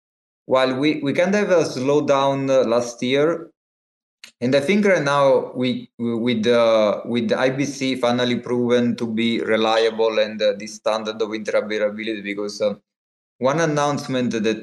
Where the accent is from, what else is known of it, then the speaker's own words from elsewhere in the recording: Italy; it's quite close to me, which is I'm from Italy, so it's not very far away.